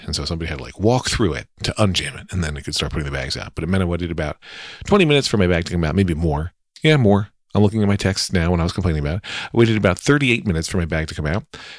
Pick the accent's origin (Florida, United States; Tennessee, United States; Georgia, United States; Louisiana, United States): Louisiana, United States; I'm from Louisiana. I'm like, we put the easy in Louisiana.